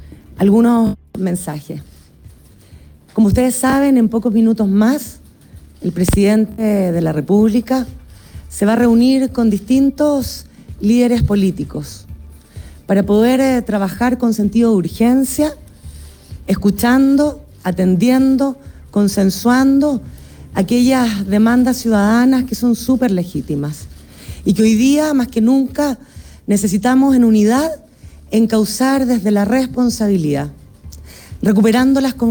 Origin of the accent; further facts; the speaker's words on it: Chile; hemos sentido un profundo dolor por lo que como chilenos nos ha tocado vivir